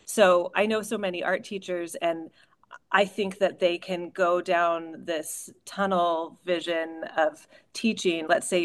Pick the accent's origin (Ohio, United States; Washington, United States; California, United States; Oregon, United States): California, United States; Modesto; I grew up in Modesto, and my dad's in ag, and so the taqueria feels really comfortable to me.